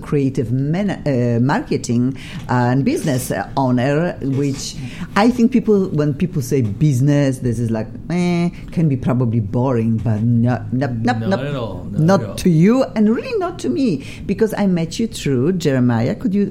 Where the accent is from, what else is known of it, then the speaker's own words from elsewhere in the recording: Poland; English is a second language; I am from Poland and my two guests, they need to just tell us where they are from.